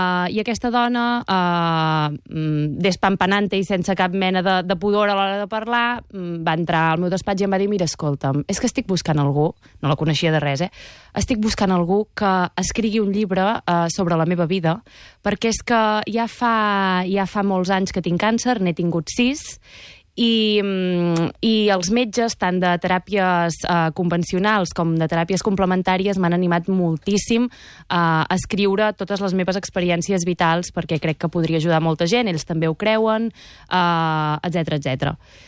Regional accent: Manresa, Catalonia, Spain; que sóc de Manresa

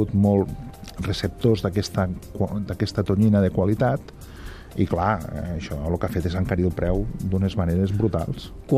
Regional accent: Catalonia, Spain; Com a catalans hem sigut l'únic país

